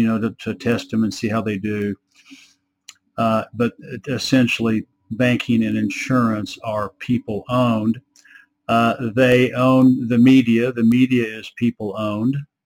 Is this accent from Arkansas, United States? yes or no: no; Oklahoma, United States; in Oklahoma City, Oklahoma, where I grew up in Oklahoma